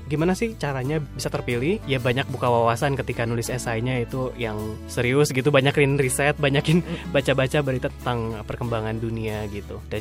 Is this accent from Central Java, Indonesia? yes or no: no; Bandung, West Java, Indonesia; now in United States; kadang-kadang kangen Bandung, karena saya besar di Bandung gitu kan.